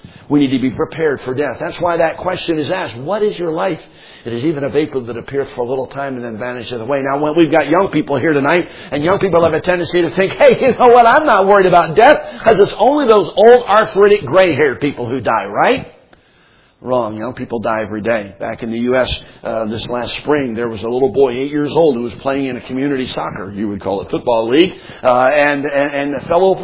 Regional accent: Philadelphia, Pennsylvania, United States; born or raised there

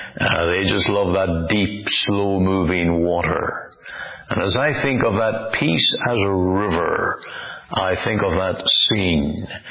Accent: Omaha, Nebraska, United States; It's a river that winds through my hometown of Omaha and goes out northward

